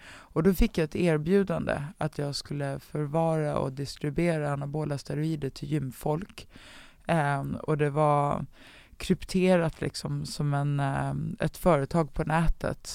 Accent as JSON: {"language": "Swedish", "town": "Dalen", "country": "Sweden", "tie": "born or raised there", "said": "Och det är väl lite det också som handlar om vart jag är uppvuxen i Dalen."}